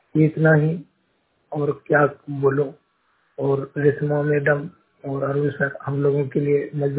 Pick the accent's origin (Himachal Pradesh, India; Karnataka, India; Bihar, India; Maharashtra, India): Bihar, India; Bhagalpur; now in Tiruppur, India; भागलपुर जिला बिहार का रहने वाला हूँ और मैं अभी तिरुपुर के सिक्को एरिया में रहता हूँ